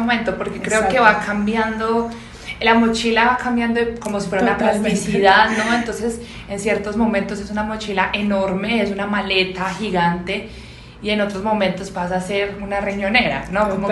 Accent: Rionegro, Antioquia, Colombia; now in Bogotá, Colombia; yo soy de Antioquia, de Río Negro, vivo hace 8 años, 9 años aquí en Bogotá

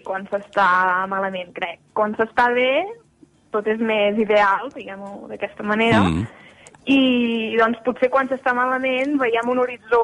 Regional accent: Sora, Catalonia, Spain; ens hem traslladat a Sora, que és un poble petitíssim, de menys de 200 habitants, i allà passo, sí, fins fa mig any, sí, sí, soc de Sora, sí. I visc a pagès

